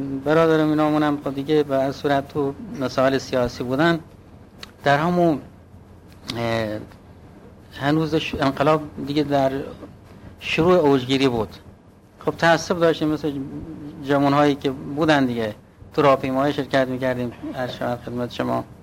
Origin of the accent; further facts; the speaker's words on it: Genaveh, Bushehr, Iran; born there; همین محلی وصاب گناوه